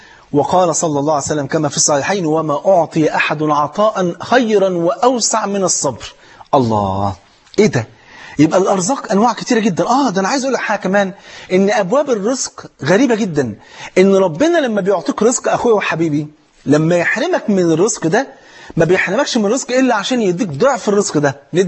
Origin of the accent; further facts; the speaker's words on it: Egypt; واحد مليونير مرة معدي على أرض فلاحين عندنا في مصر